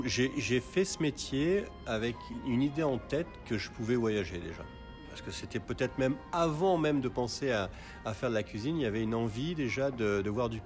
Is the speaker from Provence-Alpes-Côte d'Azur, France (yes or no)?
yes; Cannes, Provence-Alpes-Côte d'Azur, France; Je viens de Cannes, oui.